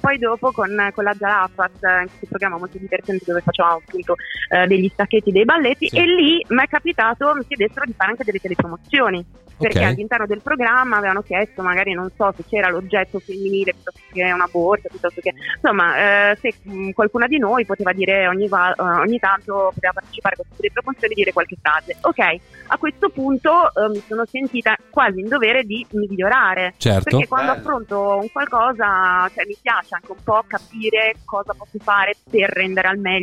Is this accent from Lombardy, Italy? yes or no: yes; Voghera, Lombardy, Italy; born there; Io sono comunque nata a Voghera